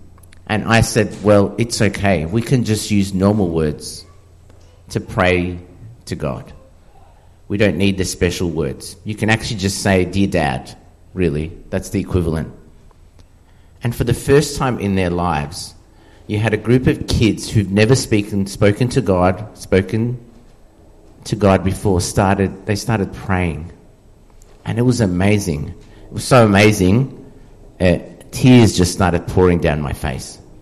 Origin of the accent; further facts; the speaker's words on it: Iran; I grew up in Iran, and it was the same.